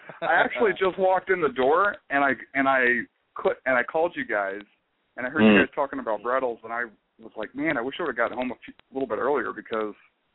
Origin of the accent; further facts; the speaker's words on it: Florida, United States; now in California, United States; Well, I grew up in Florida. I've only lived out here in California since February.